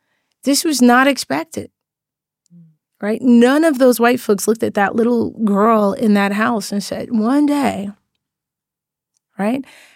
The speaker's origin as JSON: {"language": "English", "country": "Guyana", "tie": "born there", "said": "I was born in Guyana, which is a former British colony and one of the poorest countries in the region."}